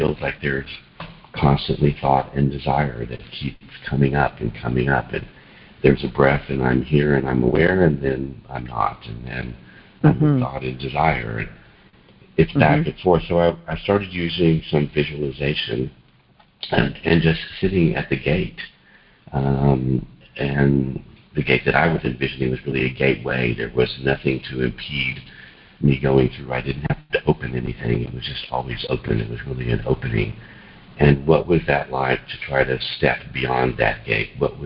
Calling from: Houston, Texas, United States; Good evening, this is … in Houston.

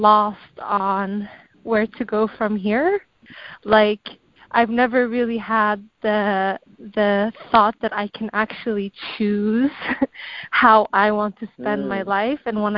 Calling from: San Francisco, California, United States; I'm calling from San Francisco.

